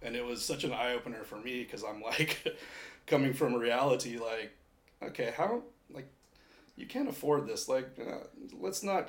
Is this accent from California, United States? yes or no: yes; San Diego, California, United States; I'm from San Diego.